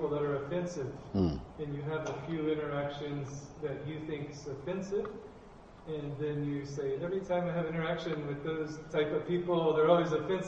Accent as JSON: {"language": "English", "country": "United States", "moved": "as an adult", "said": "So I'm from the States, and I've lived here about a year and a half, so I'm still on the learning curve."}